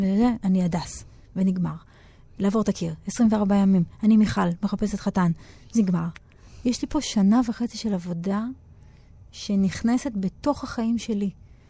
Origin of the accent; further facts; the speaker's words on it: Central District, Israel; היא לא בדיוק אני, כי אני מהמרכז.